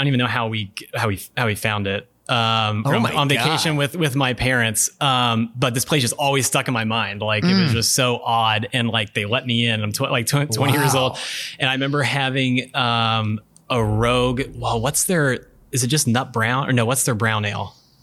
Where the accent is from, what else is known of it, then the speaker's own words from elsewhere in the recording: Indiana, United States; I'm from Indiana originally, so going up to Munster and participating in Dark Lord Day was something did in my early 20s.